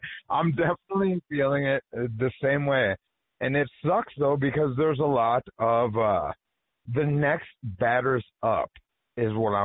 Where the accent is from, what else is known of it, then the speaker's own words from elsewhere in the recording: Fargo, North Dakota, United States; Oh, but I'm from Fargo, North Dakota.